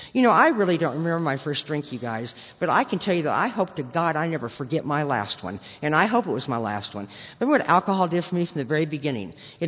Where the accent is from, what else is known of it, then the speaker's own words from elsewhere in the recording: Lincoln, United States; I grew up in Lincoln